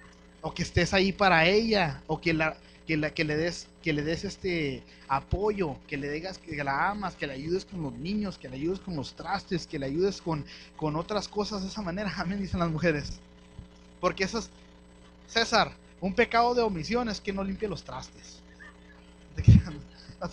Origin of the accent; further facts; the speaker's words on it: Mexico; Pero como buenos mexicanos nunca lo hacemos, ¿verdad?